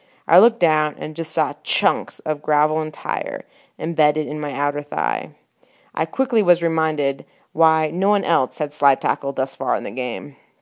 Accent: Seattle, Washington, United States; So I grew up in Seattle, where we had fields called Syntrex.

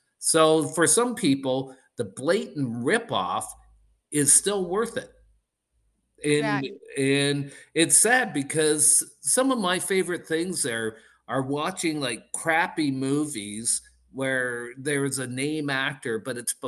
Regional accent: Canada; As a Canadian, I'm always happy for any of my old countrymen to go on and be as successful as they are.

